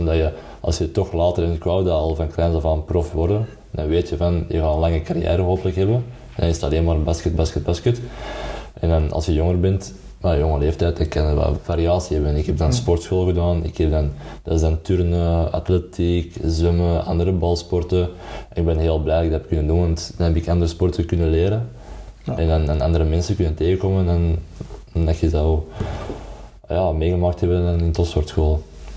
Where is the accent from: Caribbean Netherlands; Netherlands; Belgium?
Belgium; Antwerp, Flanders; geboren en getogen in Antwerpen. Ik woon ook terug in Antwerpen, na 5 jaar niet meer in de stad gewoond hebben. Ik ben 24 jaar